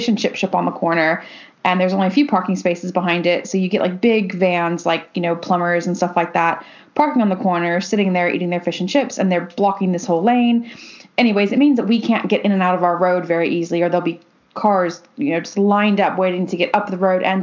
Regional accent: United States; growing up in America where people can have guns

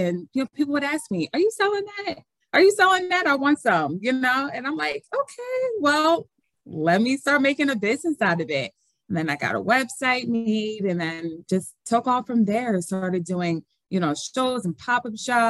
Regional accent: Philadelphia, Pennsylvania, United States; Oh, and Philadelphia. I can't forget my hometown.

